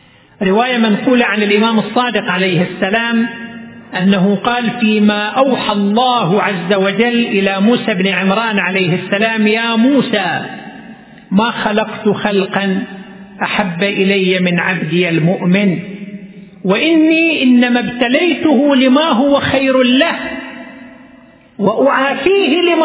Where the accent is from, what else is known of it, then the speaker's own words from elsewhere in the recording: Qatif, Eastern Province, Saudi Arabia; وعندنا في القطيف والحمد لله من سنة 1430، يعني قبل 8 سنوات، افتتح عندنا في القطيف